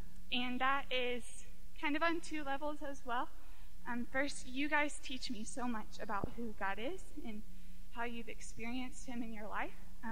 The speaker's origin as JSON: {"language": "English", "region": "Georgia", "country": "United States", "moved": "as an adult", "lives_now": "Calgary, Canada", "said": "I'm originally from the States, from Georgia, and happily make my home here in downtown Calgary now."}